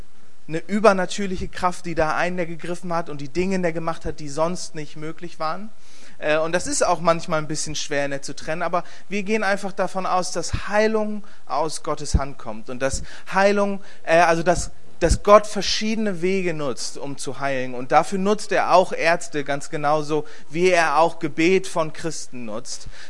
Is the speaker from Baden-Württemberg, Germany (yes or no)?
no; Bremen, Germany; Ich bin in Bremen aufgewachsen, christlich, in einer christlichen Familie. Wir sind immer wieder zur Kirche gegangen. Das war eine Landeskirche, aber die war, ich würde sagen, sehr konservativ, evangelikal geprägt.